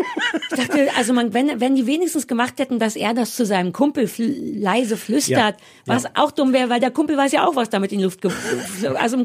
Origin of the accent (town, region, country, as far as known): East Germany, Germany